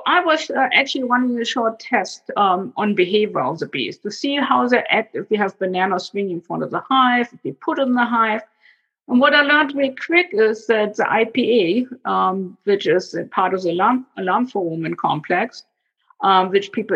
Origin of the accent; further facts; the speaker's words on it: Berlin, Germany; moved away; I was born and raised in Germany, in Berlin. I left after the wall came down with a big chunk of the wall taken with me.